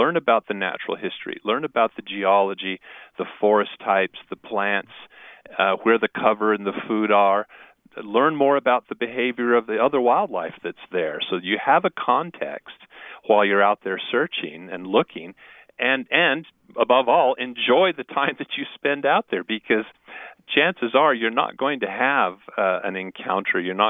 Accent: Idaho, United States; Here, I'm from Idaho

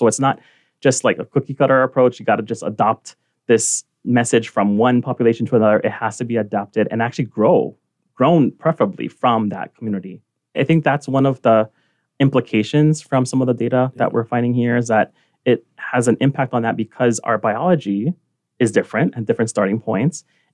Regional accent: Nanakuli, Hawaii, United States; Growing up in Nanakuli, right, like my grandmother treated patients from the community

